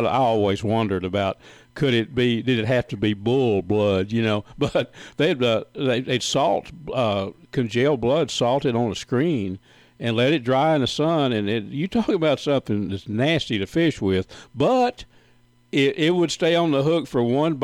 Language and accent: English; Texas, United States; I grew up in Northeast Texas in Red River County, and catfishing was a big, big part of my life. I grew up on a chicken broiler farm